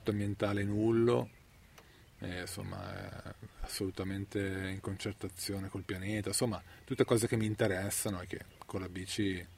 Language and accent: Italian; Taranto, Apulia, Italy; born there; andando a Taranto mi sono reso conto che sono nato dove è nato, in questo palazzone enorme, con non so quante scale, arrivava fino alla Z, non so, 20 scale, alto 80 metri, madonna, tutto arancione